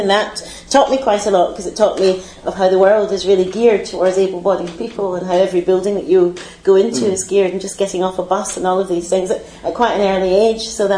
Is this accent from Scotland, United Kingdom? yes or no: yes; Scotland, United Kingdom; And growing up in Scotland was a great place for speech patterns, isn't it